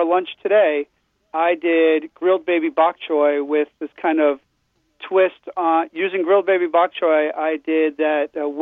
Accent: Bronx, New York, United States; Even growing up in the Bronx in the late 70s, early 80s

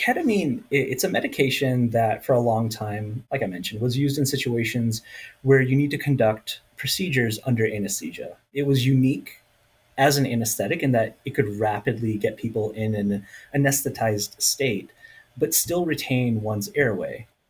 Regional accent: Florida, United States; also born or lived in Pakistan; I was born in Pakistan, but I grew up in Florida, where I developed a deep love for soccer and hip hop.

